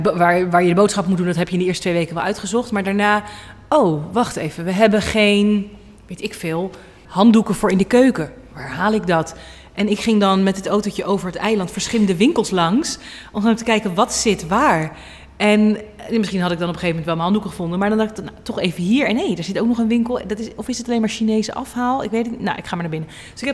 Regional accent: Netherlands; Ja, ik ben echt steun gaan zoeken als een echte Hollander.

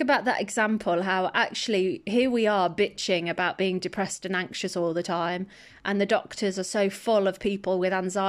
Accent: Midlands, United Kingdom; I'm from England, but I'm from the Midlands, right?

